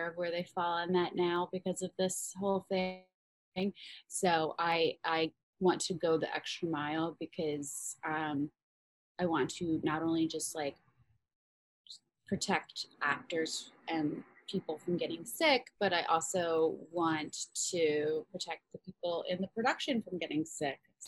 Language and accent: English; New York City, New York, United States; And I'm from New York City originally, so I wanted to go to a place where I wouldn't have to pay for room and board and I could be close to home.